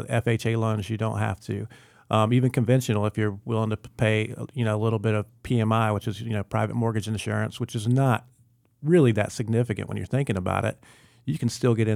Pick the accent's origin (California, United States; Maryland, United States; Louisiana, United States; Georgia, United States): Georgia, United States; Fayetteville; I grew up in Georgia. I was outside of Atlanta in a town called Fayetteville and played in it for a very well-regarded club there.